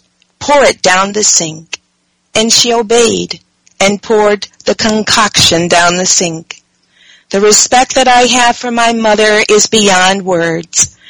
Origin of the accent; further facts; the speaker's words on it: Chicago, Illinois, United States; born there; I was born in Chicago, Illinois, in a district that was called Jewtown, a slum area where many black people resided and rented from Jewish landlords